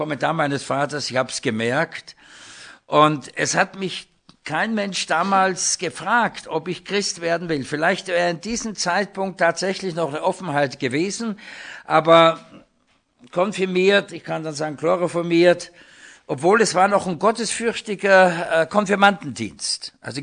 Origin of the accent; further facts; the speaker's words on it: Austria; Und ich war im Taufstein evangelisch, allerdings im katholischen Erziehungssystem. Bin aufgewachsen in der Nähe von Wien und da war ja alles nur katholisch.